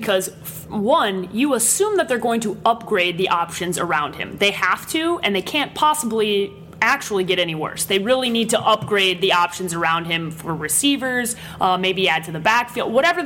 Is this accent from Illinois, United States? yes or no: yes; Chicago, Illinois, United States; I'm a Chicagoan